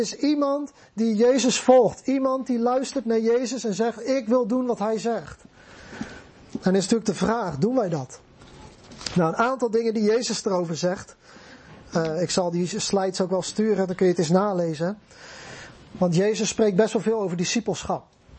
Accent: Netherlands; Wij zijn Nederlanders, we houden van luxe, we houden van comfort.

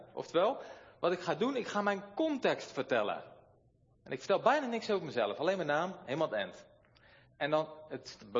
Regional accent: Netherlands; Ik ben Nederlander

